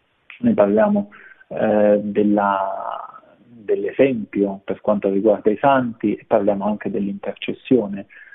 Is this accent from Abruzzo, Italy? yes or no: yes; Abruzzo, Italy; voi sapete forse che sono abruzzese